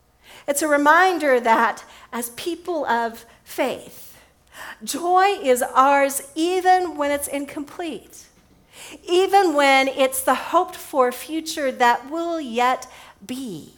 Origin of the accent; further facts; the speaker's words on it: Alamogordo, New Mexico, United States; In southern New Mexico, where I grew up in Alamogordo, it's about 70 miles from Las Cruces